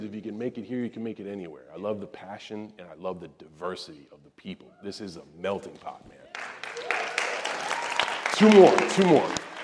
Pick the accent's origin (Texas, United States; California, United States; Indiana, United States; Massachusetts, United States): Massachusetts, United States; West Newbury; I'm from West Newbury, Massachusetts. The population of West Newbury is 2,000 people. You have more people in a high rise than I did in my whole town.